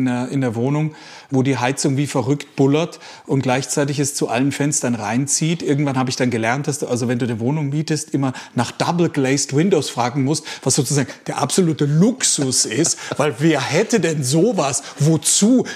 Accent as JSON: {"language": "German", "country": "Germany", "said": "Ich bin ja kein Engländer, warum sollte ich denn so sprechen? Ich bin doch Deutscher."}